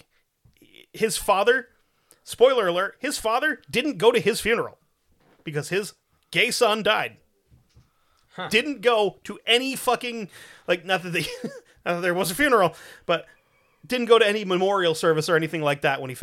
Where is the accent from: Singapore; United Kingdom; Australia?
United Kingdom; England; accent: English; I was technically trying to do Scottish with a Scottish accent, but being with an English accent, so it doesn't work well.